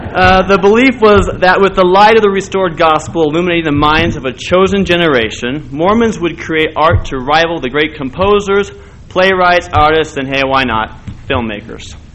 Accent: Eugene, Oregon, United States; I'm from Oregon, Eugene, Oregon.

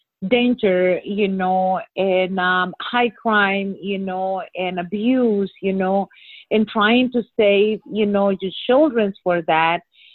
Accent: Honduras; I was born in Honduras, and I grew up there, and I got pregnant at the age of 13.

